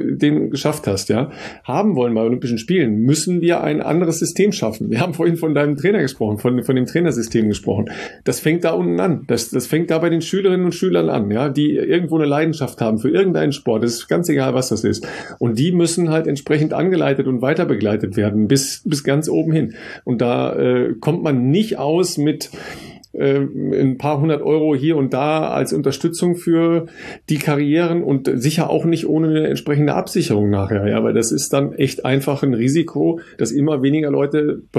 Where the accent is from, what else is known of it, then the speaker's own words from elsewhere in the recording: Dorsten, North Rhine-Westphalia, Germany; Der kommt aus meiner Heimat, der kommt aus Dorsten